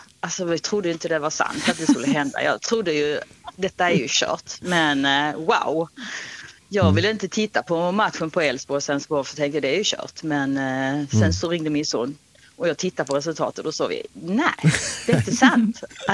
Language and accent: Swedish; Bromölla, Skåne, Sweden; Jag kommer ju nästan från Bromölla, så det är inte så långt